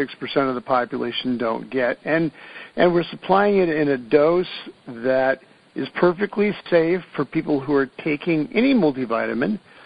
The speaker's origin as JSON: {"language": "English", "country": "Ireland", "said": "I'm Irish and we're supposed to eat a lot of fish genetically."}